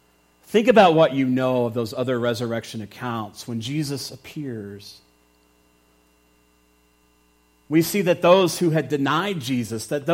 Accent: Texas, United States; But I grew up in Texas where, I mean, you can't not hear the gospel, at least, you know, like 30 years ago or so.

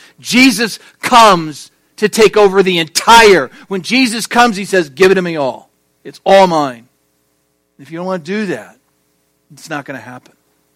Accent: California, United States; And so I'm sitting there, and I'm just from California, just got off the plane, and they're telling me all of this stuff.

